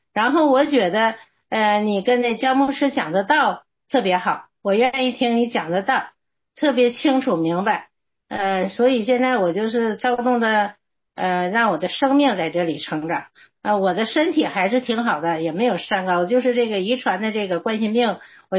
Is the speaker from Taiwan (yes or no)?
no; Northeast China, China; 然后那个我也是74岁了，要搁老家说就75岁了，我也是东北那块的。